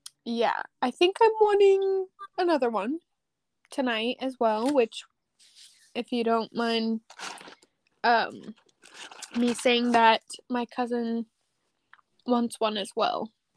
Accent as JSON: {"language": "English", "town": "Columbia", "region": "Missouri", "country": "United States", "said": "I'm from Columbia, Missouri. Graduated from Hickman."}